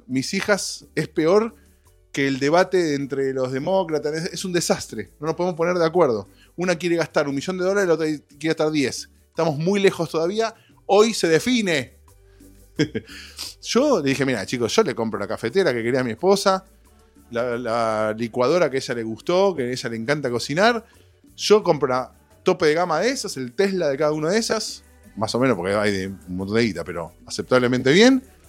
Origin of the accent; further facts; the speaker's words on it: Argentina; now in Brazil; eso me pasa muchísimo a mí con Brasil, acá. Ah, Argentina, qué lindo, Río de Janeiro